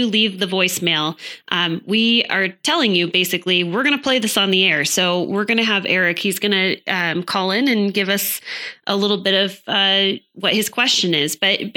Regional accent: Salt Lake City, Utah, United States; I mean, I came from Salt Lake.

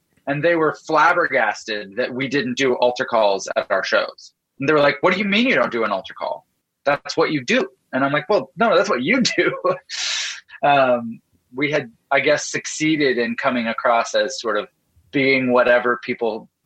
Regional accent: Canada; So I grew up in Canada and my dad is a pastor

